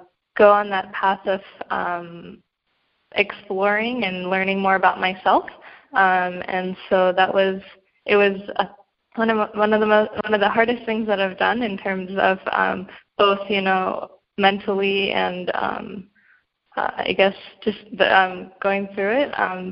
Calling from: Berkeley, California, United States; I'm dialing in from Berkeley, California.

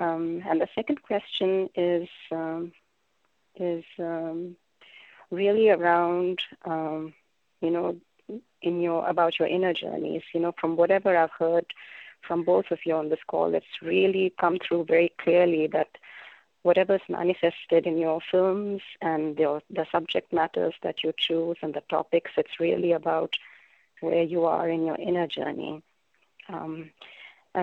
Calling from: Los Angeles, California, United States; I'm calling from Los Angeles.

